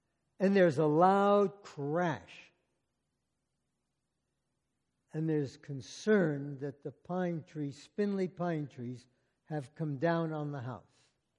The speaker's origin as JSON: {"language": "English", "region": "New Jersey", "country": "United States", "tie": "born or raised there", "said": "because I was growing up in New Jersey."}